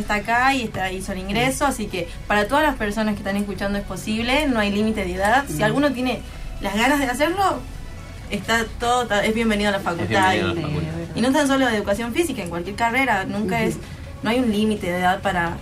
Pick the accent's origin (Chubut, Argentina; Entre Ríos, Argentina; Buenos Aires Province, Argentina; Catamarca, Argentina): Catamarca, Argentina; Santa María; now in Tucumán, Argentina; Yo que vengo de Santa María, es como decir, venirte a Tucumán, empezar una nueva vida